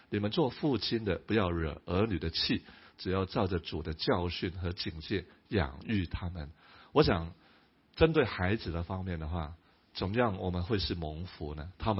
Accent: Hong Kong; born there; 因为我大哥比我大20岁，他在大陆出生，我在香港出生。

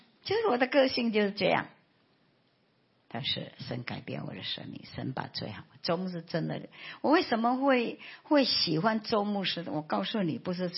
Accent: Philippines; now in Taiwan; 我是菲律宾的华侨，神为着把最好的给我，把我从菲律宾带到台湾

